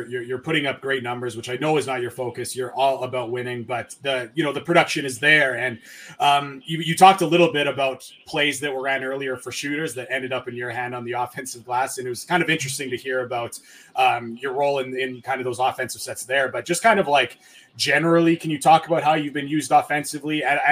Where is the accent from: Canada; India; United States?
Canada; I'm actually Canadian. I live in Edmonton.